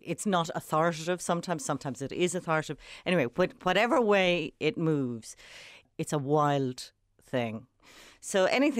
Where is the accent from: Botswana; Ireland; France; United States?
Ireland; We are Irish writers as a group.